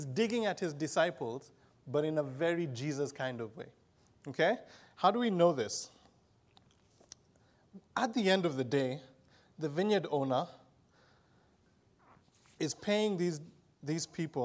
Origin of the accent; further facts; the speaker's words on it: Kenya; now in United States; If you haven't picked it up, I'm a foreigner. I'm from Kenya, in East Africa.